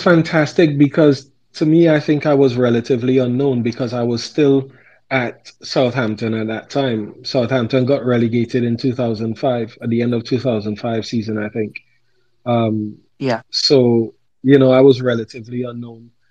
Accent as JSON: {"language": "English", "country": "Trinidad & Tobago", "said": "I mean, I come from Trinidad and Tobago, you understand?"}